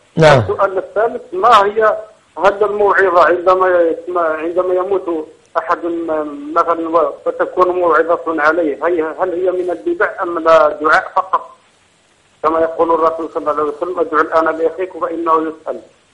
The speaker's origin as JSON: {"language": "Arabic", "country": "Algeria", "said": "أنا من الجزائر"}